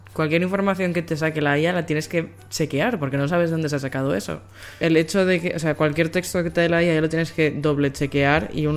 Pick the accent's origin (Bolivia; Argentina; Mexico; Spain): Spain; Valencian Community; que encima nos pilla a nosotros medio cerca porque somos de la Comunidad Valenciana, ¿no?